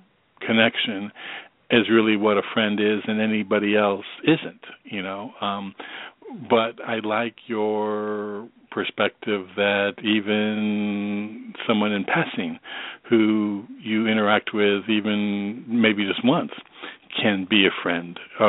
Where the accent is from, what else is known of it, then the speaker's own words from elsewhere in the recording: New York, United States; and I'm originally from New York